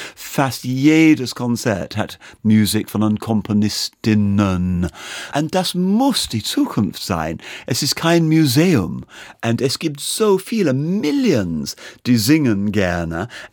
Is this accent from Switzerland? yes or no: no; Birmingham, West Midlands, United Kingdom; German is a second language; now in Berlin, Germany; Ich komme aus Birmingham, das ist jetzt 50% white und 50% Indien, Pakistani aus der Karibik.